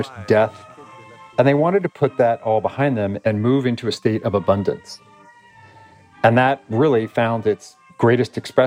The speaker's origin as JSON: {"language": "English", "region": "California", "country": "United States", "said": "my home state and where I live, California."}